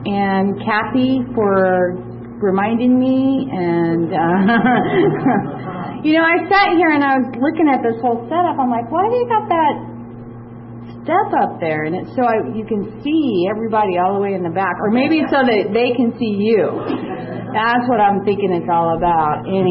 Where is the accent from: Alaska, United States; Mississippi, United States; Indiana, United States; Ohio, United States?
Indiana, United States; Evansville; I'm originally from Evansville, by God, Indiana, and I call it by God because everything back there is by God, you know.